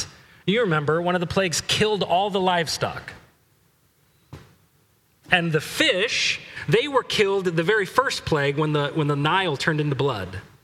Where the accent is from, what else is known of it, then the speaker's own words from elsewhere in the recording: West Coast, United States; That I forget that I grew up on the West Coast